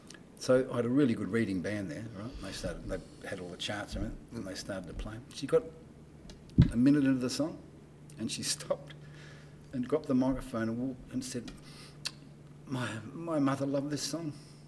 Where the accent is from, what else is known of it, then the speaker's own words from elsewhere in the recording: Woodville South, South Australia, Australia; I'm originally from Woodville South.